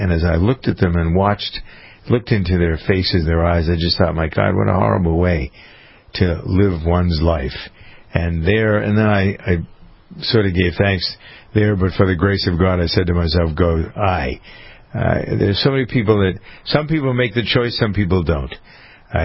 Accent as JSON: {"language": "English", "town": "Framingham", "region": "Massachusetts", "country": "United States", "tie": "born or raised there", "said": "My hometown of Framingham saw something."}